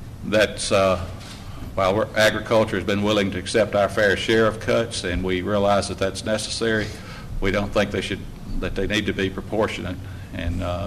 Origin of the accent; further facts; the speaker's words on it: Canton, Mississippi, United States; from Canton, Mississippi. I'm a fourth-generation corn and soybean farmer